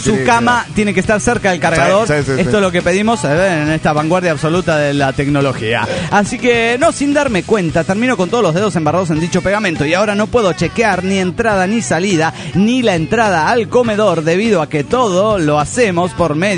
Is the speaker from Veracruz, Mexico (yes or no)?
no; Mexico City, Mexico; soy el demonio del DF mexicano.